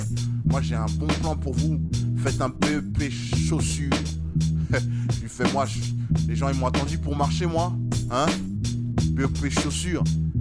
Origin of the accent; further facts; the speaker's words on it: Paris, Île-de-France, France; Moi, je viens de Paris. Hein. Je viens de Paris. Je suis arrivé dans 19, dans ma thèse. J'avais 5 piges et j'en ai 23, mec.